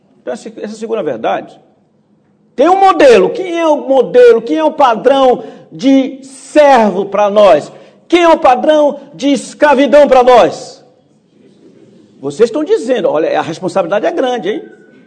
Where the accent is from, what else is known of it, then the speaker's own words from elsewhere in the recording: Brazil; born there; Eu sei que eu nasci no Brasil, mas nós nos parecemos muito.